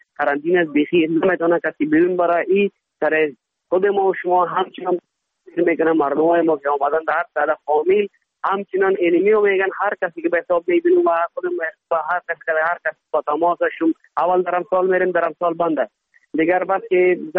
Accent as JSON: {"language": "Persian", "country": "Afghanistan", "moved": "yes", "lives_now": "India", "said": "ما خود یک ماجر آمدیم از افغانستان به طرف هند آمدیم"}